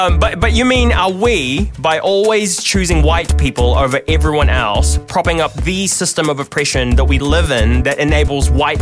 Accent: Philippines; now in New Zealand; And I am an immigrant from the Philippines. I am Filipino, part Filipino, part Filipino

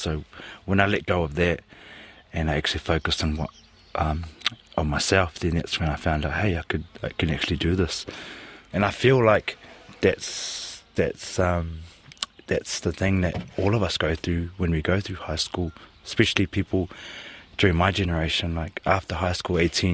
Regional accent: Christchurch, Canterbury, New Zealand; English is a second language; also born or lived in Samoa; I was born in Christchurch and Mum and Dad took us to Samoa. So I was there for 6 years. And then coming back, I had to learn how to speak English and everything.

